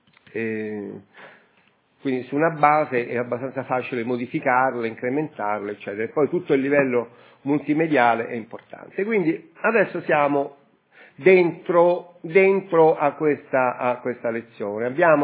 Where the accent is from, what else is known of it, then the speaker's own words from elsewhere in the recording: Warsaw, Masovian Voivodeship, Poland; io vengo da Varsavia